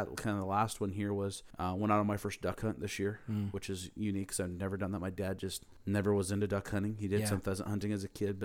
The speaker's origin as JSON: {"language": "English", "town": "Portland", "region": "Oregon", "country": "United States", "tie": "born or raised there", "said": "so I grew up in Portland, outside the Portland, Oregon area"}